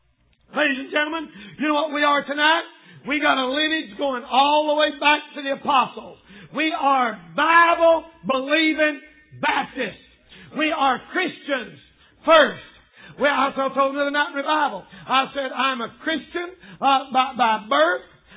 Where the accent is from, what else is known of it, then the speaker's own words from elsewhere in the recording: the South, United States; I'm from Southern and redneck and proud of it.